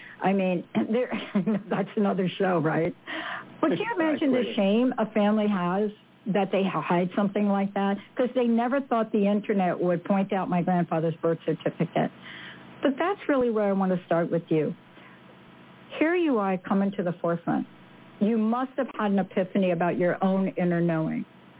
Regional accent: Bronx, New York, United States; I am a kid that grew up in the projects in the Bronx.

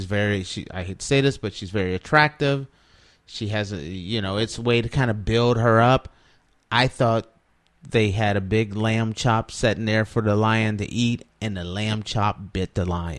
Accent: Ohio, United States; Ohio. I grew up in Ohio, and it is a big deal.

